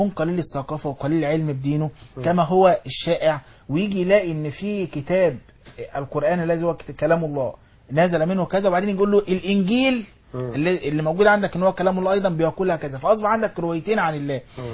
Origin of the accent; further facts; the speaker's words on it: Egypt; انا كمصري